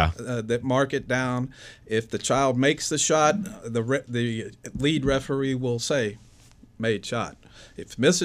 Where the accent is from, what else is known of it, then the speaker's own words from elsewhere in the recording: Georgia, United States; now in Rock Hill, United States; look, when I moved to Rock Hill about 5 years ago, I'm from West Georgia. And so I'm not really a big fan of the sports in South Carolina.